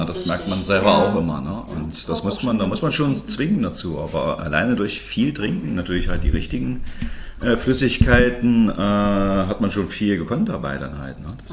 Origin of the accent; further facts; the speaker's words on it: East Germany, Germany; ich bin ja schon ein bisschen älter als 26, ne? Und wir sind ja in der DDR alle groß geworden.